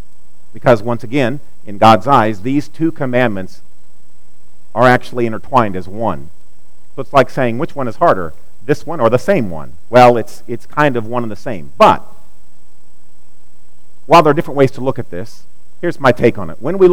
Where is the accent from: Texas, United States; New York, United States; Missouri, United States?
Missouri, United States; As a boy growing up in Missouri, my best friend, Chris, lived down the street.